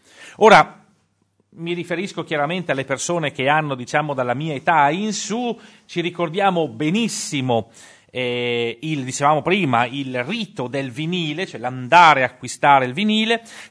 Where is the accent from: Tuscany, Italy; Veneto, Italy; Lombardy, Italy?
Lombardy, Italy; Castiglione; Ora, per quanto mi riguarda, io lo sapete, sono di Castiglione